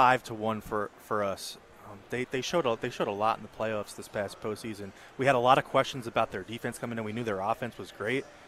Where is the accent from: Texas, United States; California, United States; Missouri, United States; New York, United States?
New York, United States; now in Las Vegas, United States; I have family up there, okay. But I'm not. I'm from New York.